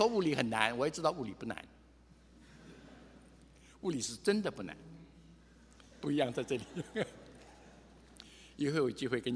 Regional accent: Wenzhou, Zhejiang, China; now in United States; 我是温州人，我第一次回温州时候大概6岁的样子吧，抗战胜利回去没有电灯。

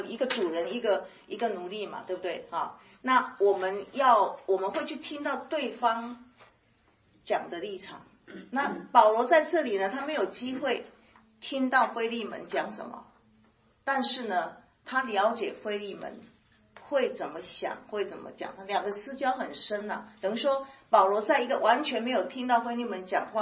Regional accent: Taiwan; 我是台湾人，神啊呼召我在中国宣教，在中国服侍

